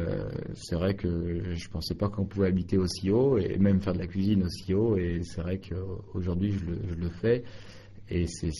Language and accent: French; Auvergne-Rhône-Alpes, France; je suis fier d'être Savoyard aujourd'hui.